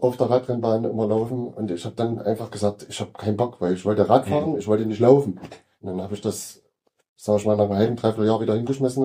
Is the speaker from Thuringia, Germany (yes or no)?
yes; Gera, Thuringia, Germany; Geboren in Gera, im guten alten Bezirkskrankenhaus. Ja, genau. Und ja, und lebe eigentlich schon immer in Gera. Hatte mal nach der Lehre mal einen kleinen Abstecher nach Nürnberg. War dort 2 Jahre dann in Nürnberg tätig und bin dann aber schnell wieder zurückgekommen